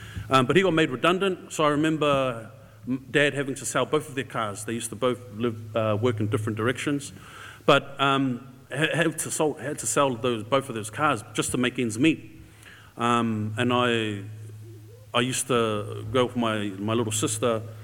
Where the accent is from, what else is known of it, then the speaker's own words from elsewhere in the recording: Auckland, New Zealand; And growing up in Auckland, growing up in the central suburbs of Auckland, I used to go to school with heaps of kids.